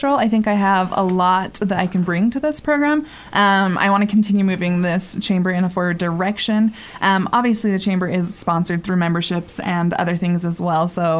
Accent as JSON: {"language": "English", "town": "Clearfield", "region": "Utah", "country": "United States", "tie": "born or raised there", "lives_now": "Carbon County, United States", "said": "So I'm originally from Clearfield, Utah, born and raised"}